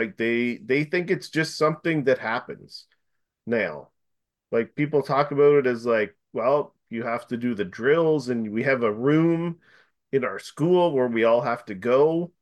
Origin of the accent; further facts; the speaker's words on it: Canada; I think it's maybe because we're Canadian and we don't live in a culture where you could just be shot any day.